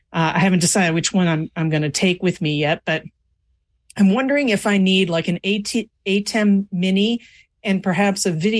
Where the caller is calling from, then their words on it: Longmont, Colorado, United States; I am in Longmont, Colorado.